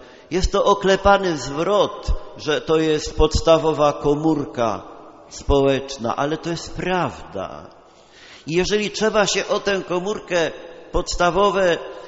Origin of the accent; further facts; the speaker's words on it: Silesian Voivodeship, Poland; Nigdy się nie wstydziłem, że pochodzę ze Śląska i nie czuję żadnych kompleksów tam we Wrocławiu, to także zresztą Śląsk.